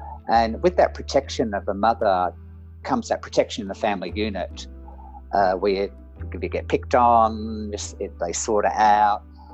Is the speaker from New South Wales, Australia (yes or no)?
no; Melbourne, Victoria, Australia; also born or lived in Romford, England; I was born in Romford, Essex, just outside London in the UK, in 1956, and with my family we emigrated to Melbourne in May 1960, and so I've been here ever since. So it's virtually 60 years in Australia and 3 years in England.